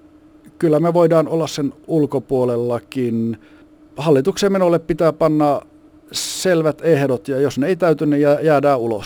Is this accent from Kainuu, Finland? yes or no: yes; Kajaani, Kainuu, Finland; Mä olen itse kotoisin Kainuusta. Kajaanista on alun perin lähtenyt